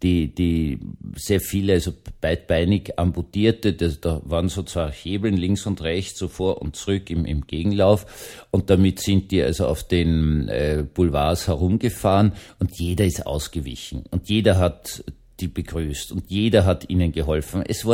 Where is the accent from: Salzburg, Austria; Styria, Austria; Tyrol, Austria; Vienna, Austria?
Vienna, Austria; meiner Heimatgemeinde Wien-Gumpendorf